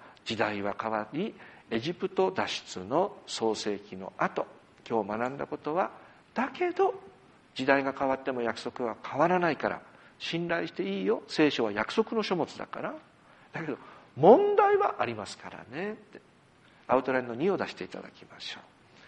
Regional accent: Yamagata, Japan; ちょっと山形ふるさとの方に帰ったんですが

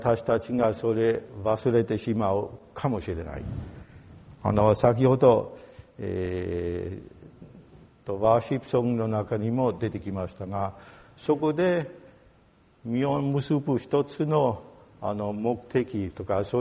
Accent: Germany; Japanese is a second language; 私たちドイツ人が散歩が大好きです。

